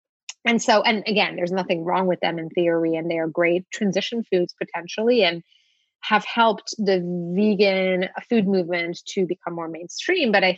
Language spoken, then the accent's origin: English; Luxembourg; I grew up in Europe and I was always kind of familiar with lupini beans. I grew up in Luxembourg.